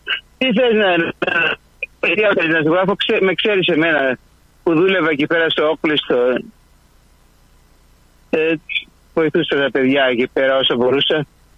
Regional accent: Greece; now in Melbourne, Australia; Στα ξένα ήμουν, στα ξένα είμαι Έλληνας και στην Ελλάδα ξένος.

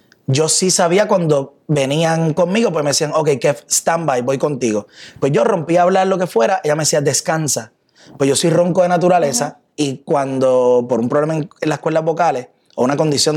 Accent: Trujillo Alto, Puerto Rico; Pues yo soy natural de Trujillo Alto y él también.

